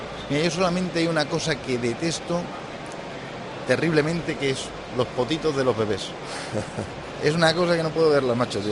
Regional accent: Barcelona, Catalonia, Spain; born there; Y yo nací en Barcelona.

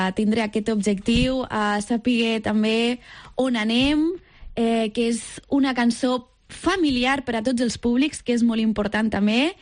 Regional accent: Lleida, Catalonia, Spain; a part de Lleida, que sóc de Lleida, la natura...

